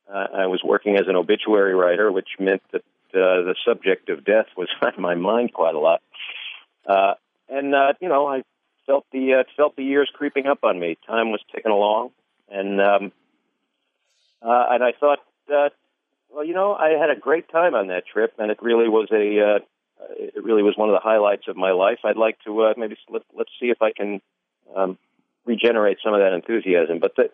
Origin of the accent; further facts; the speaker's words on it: New York, United States; I'm a New Yorker. I come from a very blue area of the country